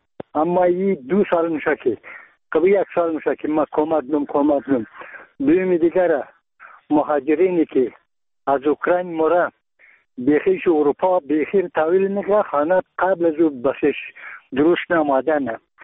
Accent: Bamyan, Afghanistan; ما یک تن از بامیانیم.

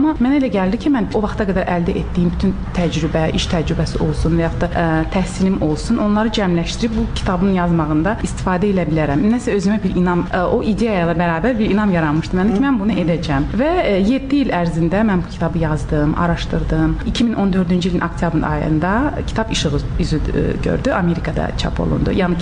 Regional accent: Baku, Azerbaijan; moved away as an adult; now in United States; Olmuşuq, Bakıda böyümüşük.

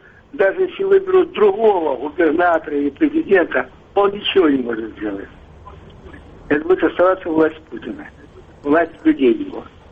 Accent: Belyov, Tula Oblast, Russia; это я из Белева, да?

